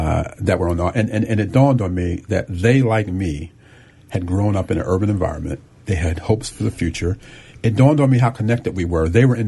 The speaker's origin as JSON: {"language": "English", "town": "Philadelphia", "region": "Pennsylvania", "country": "United States", "tie": "born or raised there", "said": "And that made me think back to growing up in Philadelphia and what my parents were going through on their own block and their own communities."}